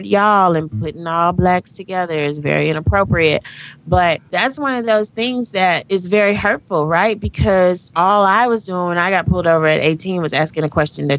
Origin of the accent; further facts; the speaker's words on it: the South, United States; probably shouldn't use the word y'all, but I'm from the South.